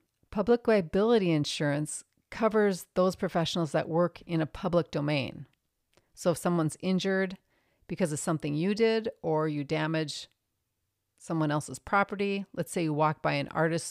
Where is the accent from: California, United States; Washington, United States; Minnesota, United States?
Minnesota, United States; In my home state of Minnesota, all employers are required to provide workers' compensation insurance to all of their employees.